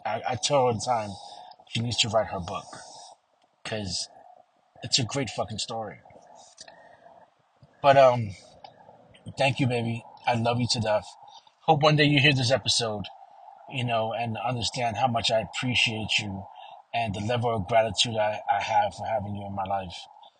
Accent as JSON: {"language": "English", "town": "Brooklyn", "region": "New York", "country": "United States", "tie": "born or raised there", "said": "growing up in Brooklyn in the hood"}